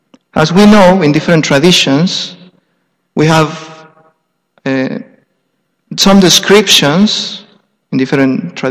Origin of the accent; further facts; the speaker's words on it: Argentina; English is a second language; I'm a temple resident. I'm from Argentina. And excuse me if my English is not so perfect or well.